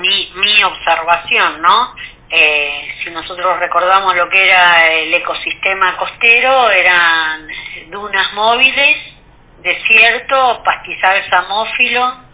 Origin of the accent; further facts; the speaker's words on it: Hurlingham, Buenos Aires Province, Argentina; Yo vivía en Hurlingham. Nací en Capital, pero bueno, viví en Hurlingham toda mi juventud, mi adolescencia, me formé ahí